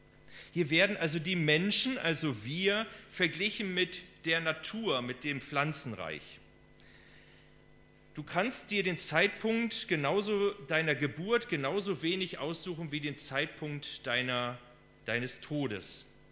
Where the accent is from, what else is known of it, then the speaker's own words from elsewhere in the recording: Germany; Als Deutsche sind wir sehr verkopft.